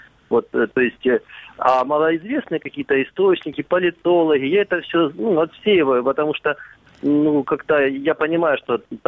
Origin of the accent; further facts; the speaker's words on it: Luhansk Oblast, Ukraine; я из Луганской области.